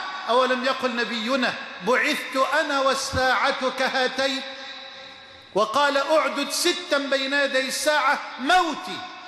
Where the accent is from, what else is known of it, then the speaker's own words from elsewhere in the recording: Egypt; اللهم اجعل بلدنا مصر أمنا أمانا، سخاء رخاء، وجميع بلاد المسلمين.